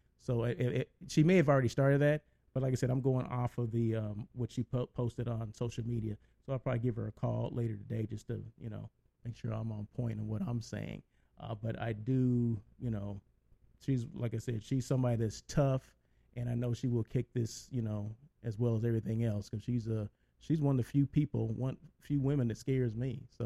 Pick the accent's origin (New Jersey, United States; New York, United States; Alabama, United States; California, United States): California, United States; Blythe; Even though I come from Blythe, California, and it's hotter than you know what there, I don't like 90 degree weather.